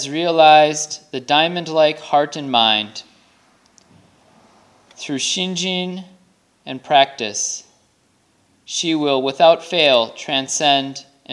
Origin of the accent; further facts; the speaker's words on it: Minnesota, United States; So growing up in Minnesota, I read about these events in books and learned about them in school.